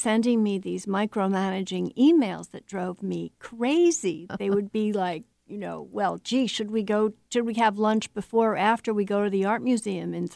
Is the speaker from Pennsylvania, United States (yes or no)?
yes; Philadelphia, Pennsylvania, United States; moved away as an adult; now in Seattle, United States; Oh, Nessa and I, first of all, I'm from Philadelphia.